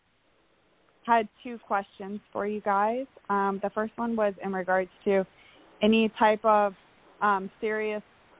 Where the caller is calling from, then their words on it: Florida, United States; from Florida.